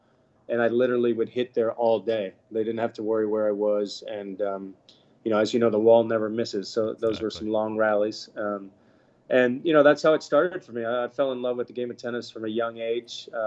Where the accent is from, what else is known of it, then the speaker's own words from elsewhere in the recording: Bahamas; And my dad's from the Bahamas originally.